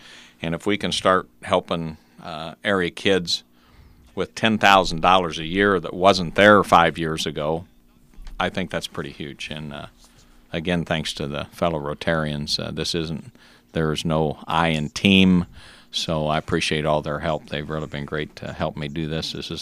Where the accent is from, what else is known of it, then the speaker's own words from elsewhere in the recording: Williamsville, United States; You know, I grew up in Williamsville, and they got a great school district there.